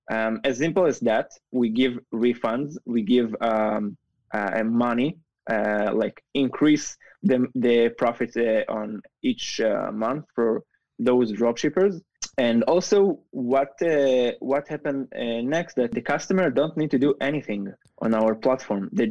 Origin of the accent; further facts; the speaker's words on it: Israel; I'm from Israel.